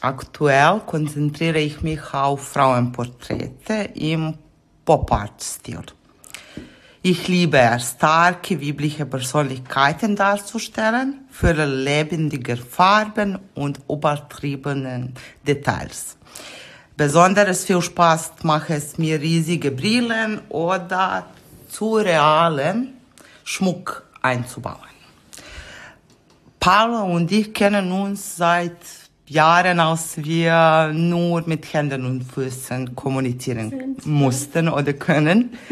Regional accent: Serbia; now in Heide, Germany; Also, ich komme ursprünglich aus Serbien. In Heide bin ich lange genug, um die allerbeste Kaffee-Ecke zu entdecken. aber ehrlich gesagt immer noch zu kurz

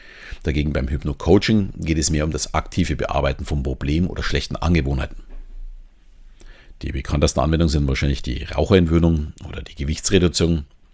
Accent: Southern Germany, Germany; accent: southern German; mein süddeutscher Akzent vielleicht.

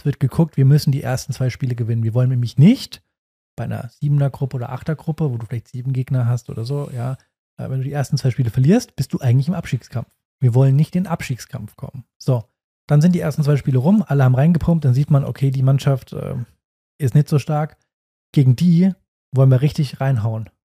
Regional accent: Rhineland-Palatinate, Germany; Bei uns in Rheinland-Pfalz in der Oberliga kannst du schon fast mit 2, 3, wenn nicht sogar manchmal 4 rechnen.

